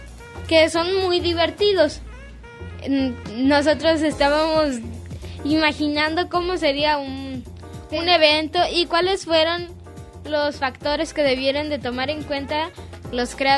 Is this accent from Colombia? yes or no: no; Mexico; Y que sean parte de nuestra cultura como somos niños y mexicanos.